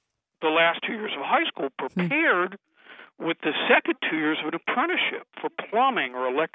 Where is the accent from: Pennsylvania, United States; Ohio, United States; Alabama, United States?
Ohio, United States; Columbus; There's not the opportunities for kids for that first job that there was when I get out of high school. And I'm from Columbus.